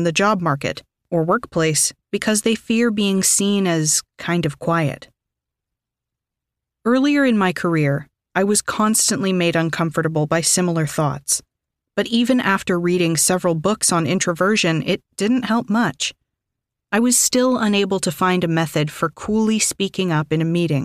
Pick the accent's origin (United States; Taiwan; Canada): Taiwan; Although I was born and raised in Taiwan, I have worked several competitive jobs